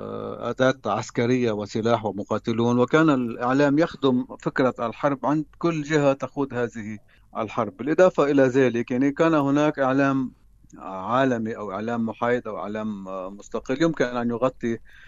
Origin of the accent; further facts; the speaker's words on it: Lebanon; نحن كلبنانيين